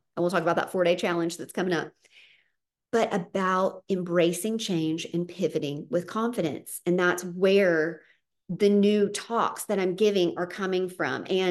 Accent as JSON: {"language": "English", "region": "the South", "country": "United States", "accent": "Southern", "lives_now": "Southern California, United States", "said": "I don't really know how my Southern accent, but living in Southern California now, is translating for them."}